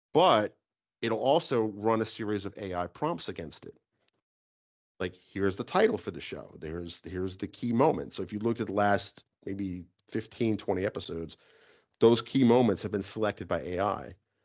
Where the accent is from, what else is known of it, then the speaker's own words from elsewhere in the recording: New York City, New York, United States; also born or lived in North Jersey; And if you knew me outside of a professional context, dude, I grew up in New York City and North Jersey.